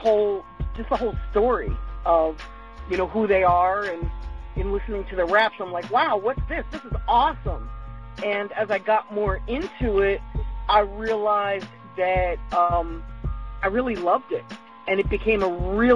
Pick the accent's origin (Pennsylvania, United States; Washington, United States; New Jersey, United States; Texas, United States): Pennsylvania, United States; Philadelphia; I lived in Philadelphia at the time. Mm. You know, I'm born and raised in Philly. And because Philly is only an hour and a half from New York, we got it pretty early.